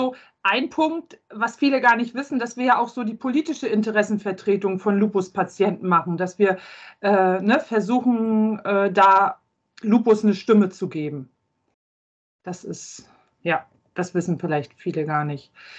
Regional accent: Schwerin, Mecklenburg-Vorpommern, Germany; Ich komme aus Schwerin

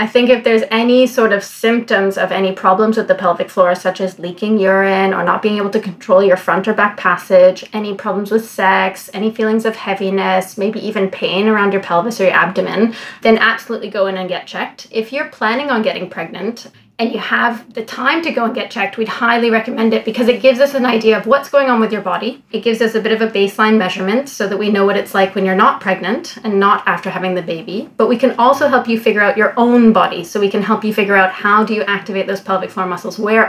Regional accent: Vancouver, British Columbia, Canada; So I was born and raised in Vancouver.

